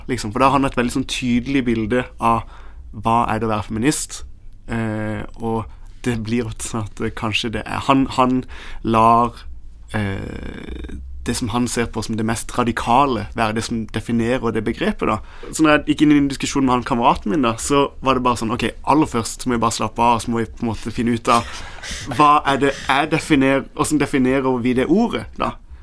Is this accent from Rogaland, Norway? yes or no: no; Kristiansand, Agder, Norway; Vi var hjemme i Kristiansand for ikke så lenge siden